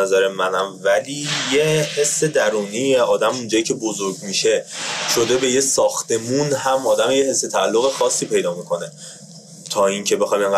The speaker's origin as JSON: {"language": "Persian", "country": "Iran", "said": "من اگرم مهاجرت بکنم قاعدتا وطنم میشه ایرانه."}